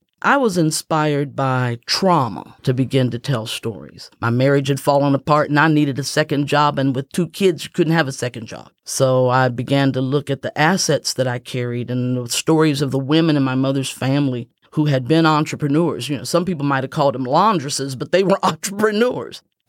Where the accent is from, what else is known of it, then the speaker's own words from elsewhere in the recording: Ironton, Ohio, United States; now in Cincinnati, United States; was born and raised in the River City of Ironton, Ohio, more correctly pronounced in the proper dialect, Arnton, Ohio. And I came to Cincinnati in 1972, a step migration.